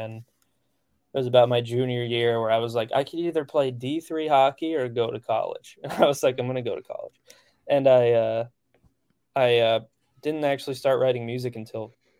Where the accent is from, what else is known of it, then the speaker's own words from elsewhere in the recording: New Jersey, United States; Yeah, I grew up like in Central Jersey, so Starline Ballroom was probably like the big one growing up that I went to all the time.